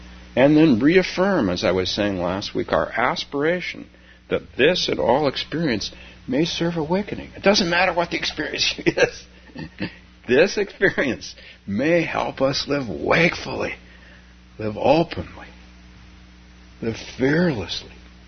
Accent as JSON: {"language": "English", "region": "California", "country": "United States", "tie": "born or raised there", "said": "I grew up in California, as you guys know, some of you know."}